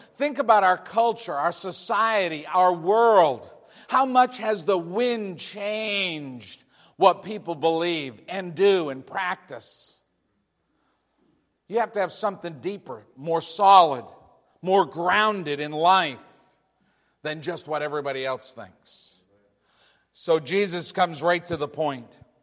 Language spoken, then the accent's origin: English; New England, United States; I grew up in New England. I'm a New England kid.